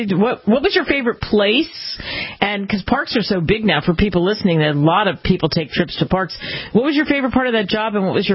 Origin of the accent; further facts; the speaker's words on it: Philadelphia, Pennsylvania, United States; whether you grew up in the Chicago area, I grew up in Philly, and it opens up the world to you